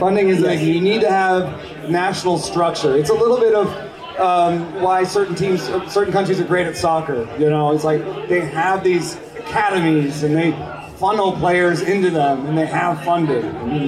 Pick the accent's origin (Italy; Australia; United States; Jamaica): Jamaica; born there; also born or lived in Hamburg; I was born in Jamaica. I didn't see any baseball there. I went to Germany. My mom married an American.